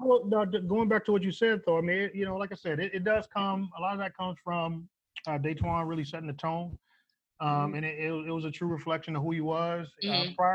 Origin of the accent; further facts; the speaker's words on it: Flint, Michigan, United States; And you got to think, yo, I'm from Flint, Michigan.